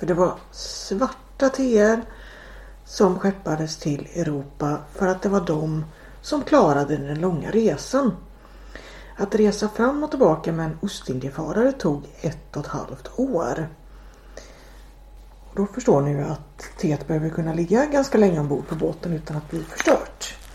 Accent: Gothenburg, Västra Götaland County, Sweden; min hemstad Göteborg. Som fyller 400 år i år, 2023.

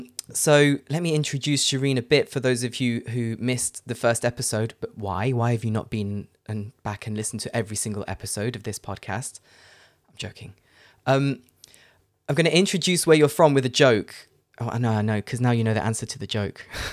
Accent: United Kingdom; as a Brit

